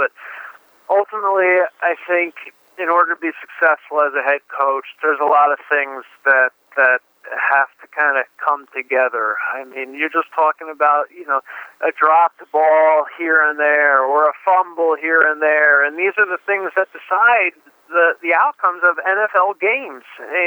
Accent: New Jersey, United States; Growing up in New Jersey, 40 minutes away from the Meadowlands

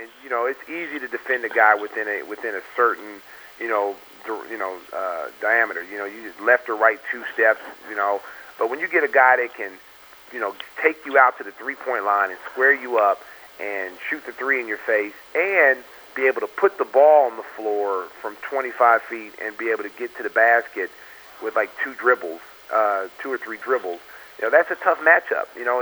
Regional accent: Lawton, Oklahoma, United States; I send a shout-out to all my hometown people in Lawton, Oklahoma, and I still keep my Oklahoma roots strong.

